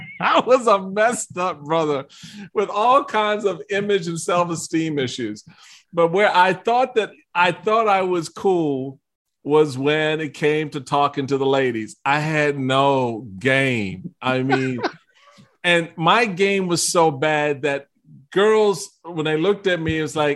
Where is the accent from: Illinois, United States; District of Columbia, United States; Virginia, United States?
District of Columbia, United States; Washington; I grew up in Washington, D.C., unexposed to a lot of things